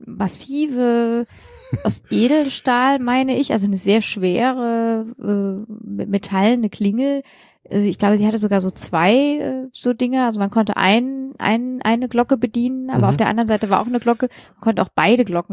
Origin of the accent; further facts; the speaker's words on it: Bavaria, Germany; Ja, ich sag natürlich China, ich komme ja auch aus Bayern.